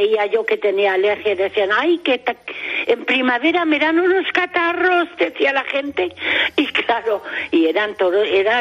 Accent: Hamburg, Germany; Spanish is a second language; moved away as an adult; now in Spain; como soy de Hamburgo, en Hamburgo es que está lloviendo continuamente. Es que pasa como en Inglaterra, o sea que tenemos clima totalmente húmedo, y al venir a España, pues sí, se notó.

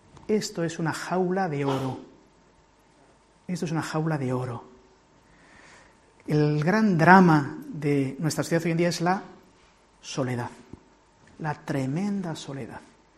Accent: Guernica, Basque Country, Spain; Piensen en la parroquia de sus pueblos, el de mi pueblo, Guernica.

